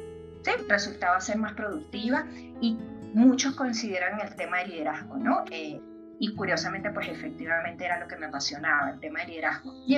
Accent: Venezuela; moved away as an adult; now in Bogotá, Colombia; soy venezolana, pero tengo 4 años viviendo acá en Bogotá, Colombia. Me formé en Venezuela a nivel empresarial, comencé desde muy jovencita

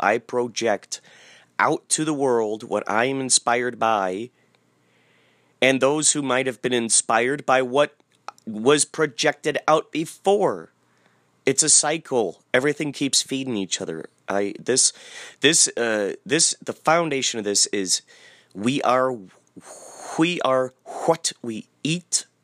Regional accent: Carol Stream, Illinois, United States; And it turns out, I grew up in Carroll Stream, Illinois. Carroll Stream.

